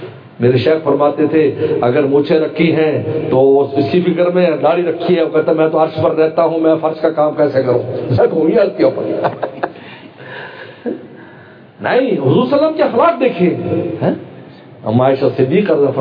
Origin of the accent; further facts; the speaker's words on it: Bahawalnagar, Punjab, Pakistan; میرا تعلق بھاون نگر سے میں رہتا ہوں، لیکن اگر سے میں بھاون نگر کے ہم نہیں، ہم چائنا کے رہنے والے ہیں سر